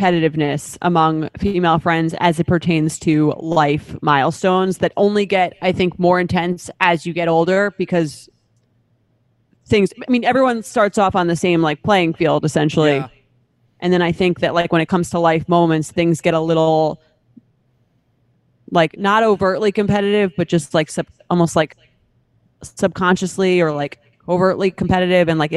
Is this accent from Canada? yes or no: no; Long Island, New York, United States; Love Long Island. That's my hometown.